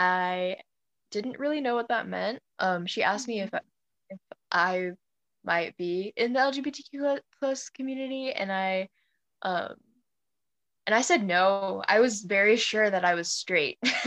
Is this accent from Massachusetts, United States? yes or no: no; California, United States; English is a second language; also born or lived in Pakistan; I was born in Pakistan. I spent my first few years there, and then we moved to California. So I grew up speaking English, even though my first language wasn't English.